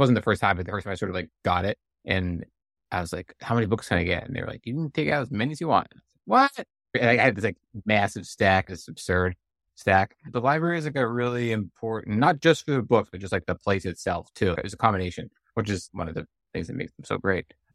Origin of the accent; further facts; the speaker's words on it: Massachusetts, United States; I grew up mostly in New England, outside of Boston, and cool, like early 1900s, big old building.